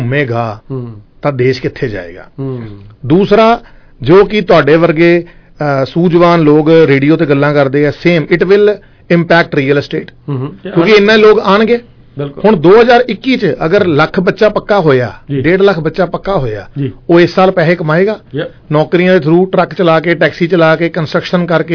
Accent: Punjab, India; moved away; ਮੇਰੇ ਦੋ ਘਰ ਹੈ ਮੇਰਾ ਪਿੰਡ ਵੀ ਹੈਗਾ ਜ਼ਿਲ੍ਹਾ ਅੰਮ੍ਰਿਤਸਰ ਠੀਕ ਹੈ ਜੀ ਤੇ ਮੇਰਾ ਘਰ ਜਿਹੜਾ ਹੈਗਾ ਜਲੰਧਰ ਸ਼ਹਿਰ ਚ ਉੱਥੇ ਮੇਰੇ ਪੇਰੈਂਟਸ ਰਹਿੰਦੇ ਆ

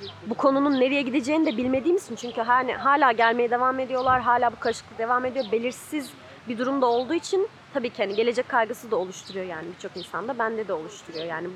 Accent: Ankara, Turkey; Yani şöyle, 3. sınıftan beri Ankara'da yaşıyorum. O yüzden Ankaralıyım diyebilirim.

